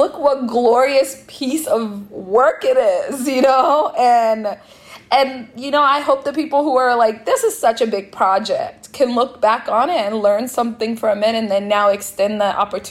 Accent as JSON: {"language": "English", "town": "Seattle", "region": "Washington", "country": "United States", "tie": "born or raised there", "said": "And by home, I mean like growing up in Seattle and eating a lot with Ethiopians and Eritreans."}